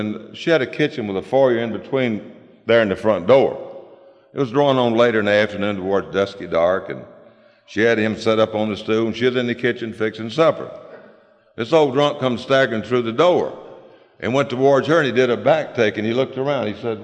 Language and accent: English; Aberdeen, Mississippi, United States; also born or lived in Oxford, Mississippi; I was born in Oxford, Mississippi. I was raised in a little town called Aberdeen, Mississippi, and ended up back in Oxford, Mississippi, close to 18 years later.